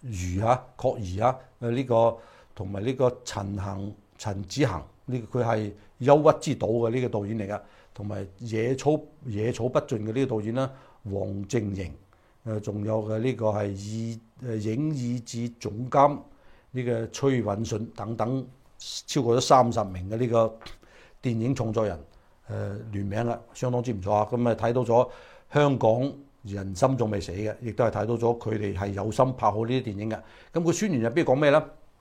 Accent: China; 就好似我哋中國人點解要移民咧？香港人點解要而家要移民要逃命咧？

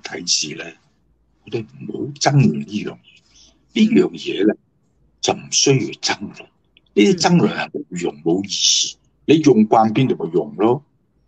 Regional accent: Hong Kong; 系我哋香港人自己以为了不起啊

